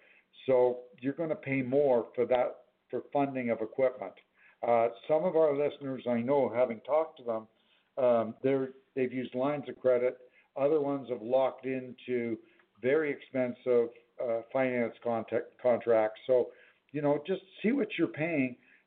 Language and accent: English; Canada; being a Canadian, I don't know much about your availability of funding in the United States